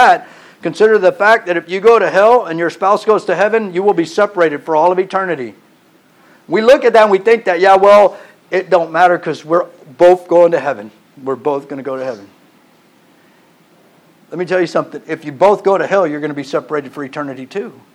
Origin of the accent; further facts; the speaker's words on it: Texas, United States; I'm from Texas. I'm used to the heat. I grew up in South Texas. It's 109 in June.